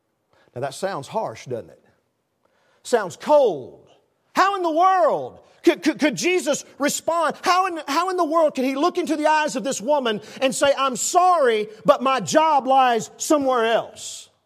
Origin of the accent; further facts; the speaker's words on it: the South, United States; Now, y'all, when I say, hey, I'm from the South, I say y'all, okay?